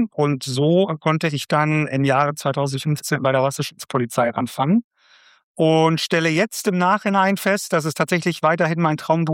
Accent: Munich, Bavaria, Germany; man hört es nicht mehr so ganz, aber ich komme gebürtig aus Bayern, aus München, um genau zu sein. Das heißt, ich bin aufgewachsen im Voralpenland, hatte immer viel mit Gebirge zu tun

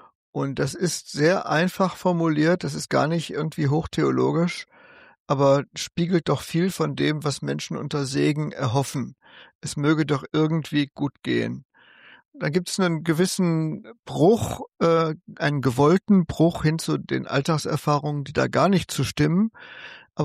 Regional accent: Northern Germany, Germany; als Norddeutscher

